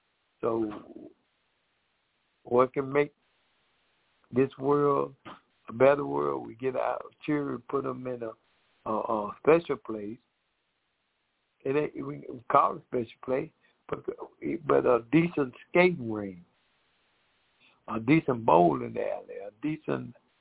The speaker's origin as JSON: {"language": "English", "town": "Decatur", "region": "Georgia", "country": "United States", "said": "And my wife … we're from Decatur, Georgia."}